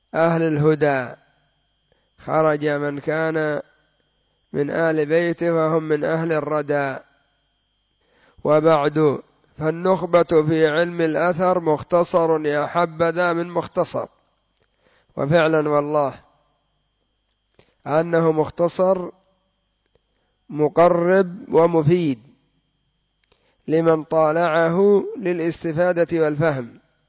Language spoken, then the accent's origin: Arabic; Yemen; عندنا في اليمن يسمون محمد بالعزي ويسمون علي بالجمالي ويسمون أحمد بالشهاب